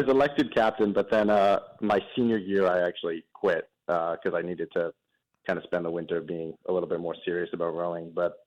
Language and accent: English; Norwich, Vermont, United States; So I grew up in Norwich, but I went to high school in Hanover, which is just across the border.